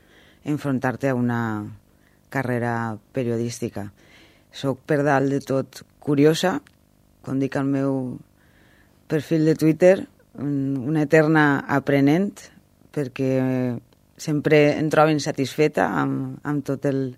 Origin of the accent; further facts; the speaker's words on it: Silla, Valencian Community, Spain; now in Valencia, Spain; poble a Silla, que és el... No és el poble on vaig néixer, perquè jo vaig néixer a València, però sí és el poble on m'he criat i on vaig viure fins fa uns anys. Ara visc a València